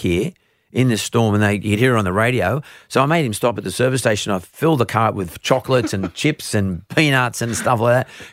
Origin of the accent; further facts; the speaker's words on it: Australia; I'm from Australia